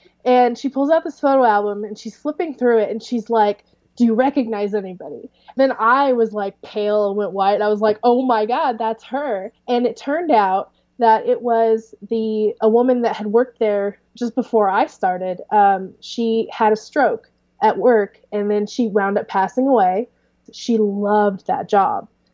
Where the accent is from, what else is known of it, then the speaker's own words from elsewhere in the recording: Clarksburg, United States; To me, small was where I grew up in Clarksburg, which is 300 people.